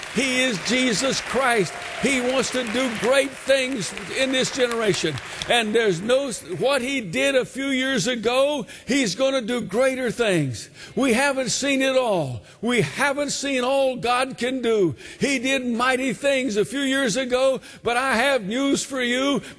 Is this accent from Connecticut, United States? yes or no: yes; Connecticut, United States; I'm from Connecticut originally, but she moved back among her folks